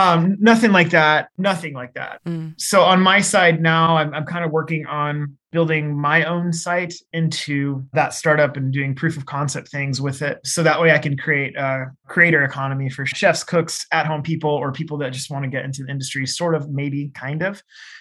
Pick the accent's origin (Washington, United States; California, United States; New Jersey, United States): Washington, United States; Seattle; I grew up in Seattle, so that's a really good hub for that kind of thing.